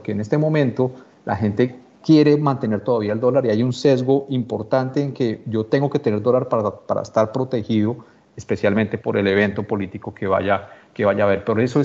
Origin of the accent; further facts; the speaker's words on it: Colombia; nosotros como colombianos, pues vemos nuestra situación muchísimo más mal que los internacionales la ven